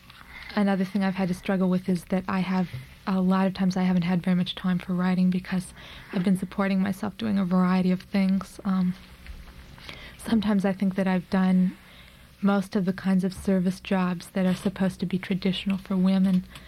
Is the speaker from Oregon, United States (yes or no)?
yes; Oregon, United States; now in New York, United States; Oh, and another thing is that I'm from Oregon. I came to New York about 3 years ago, and I still identify as an Oregonian very heavily.